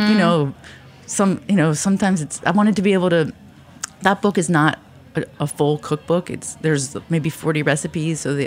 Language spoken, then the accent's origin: English; Philippines; now in United States; I am a Filipino.